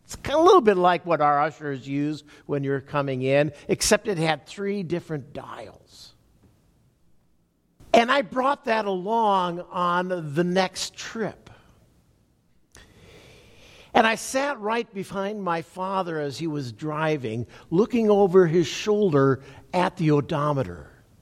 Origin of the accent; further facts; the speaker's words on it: Minnesota, United States; I grew up in Minnesota, but my parents were both born in central Wisconsin.